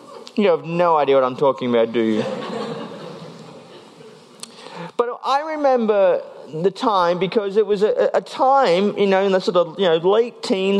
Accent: Queensland, Australia; By the way, I have no idea who he is. I'm from Queensland.

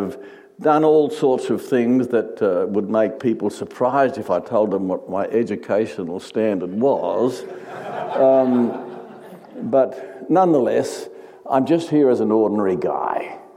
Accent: Sydney, New South Wales, Australia; I was just an ordinary kid. I grew up in Sydney, Australia.

